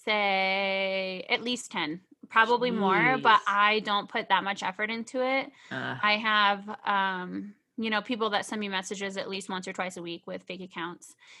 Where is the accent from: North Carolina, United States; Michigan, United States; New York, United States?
Michigan, United States; Well, I'm from Michigan and I love all the mass holes.